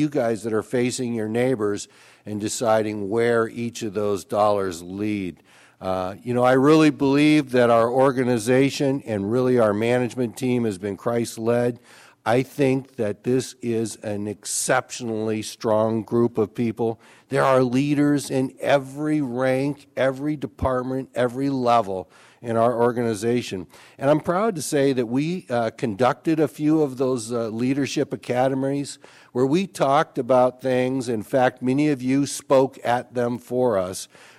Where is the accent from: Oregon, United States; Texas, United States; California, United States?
California, United States; I came from the Central Valley, and in the Central Valley, we have these visions of the Central Coast.